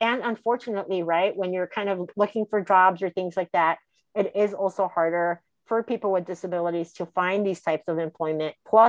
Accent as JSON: {"language": "English", "town": "Chicago", "region": "Illinois", "country": "United States", "said": "I'm from the Chicagoland area. And so, you know, big cities tend to also be a little bit more liberal"}